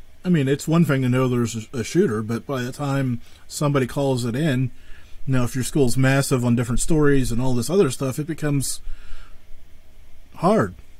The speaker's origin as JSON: {"language": "English", "region": "Pennsylvania", "country": "United States", "said": "I'm from Northwest, so that's unfortunate."}